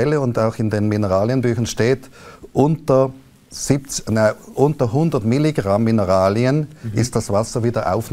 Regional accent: Zollikerberg, Zurich, Switzerland; accent: Zurich Swiss German mixed with Bernese German; now in Biel, Switzerland; Nein, ich bin in Zürich aufgewachsen. In Zollikerberg, genau.

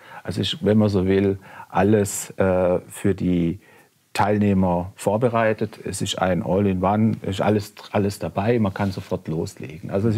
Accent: Baden-Württemberg, Germany; Also weil ich komme aus dem Badischen

